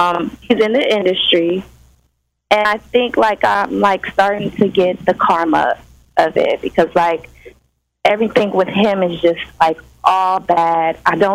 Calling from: California, United States; I'm calling from California.

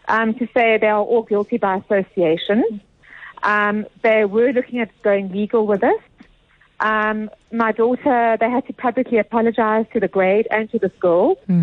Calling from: Bryanston, Gauteng, South Africa; I'm calling from Bryanston.

